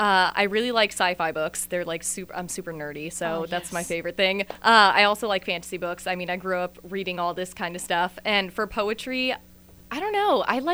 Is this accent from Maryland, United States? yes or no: no; Fairfield, California, United States; I'm from Fairfield. It's like 45 minutes away from here. It's super hot.